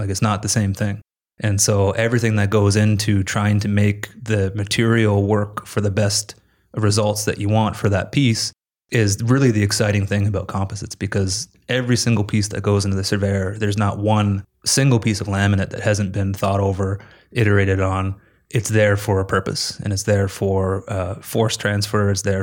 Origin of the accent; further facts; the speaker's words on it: Ontario, Canada; I was born in Toronto, raised my whole life outside of Toronto, still live outside of Toronto. So I'm Torontonian